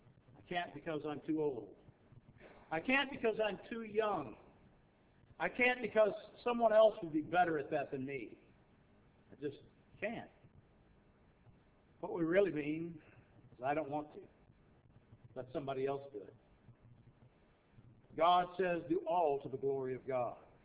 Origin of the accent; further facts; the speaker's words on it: Texas, United States; You know I'm a Texan, and I don't know about Missourians, but I know about Texans.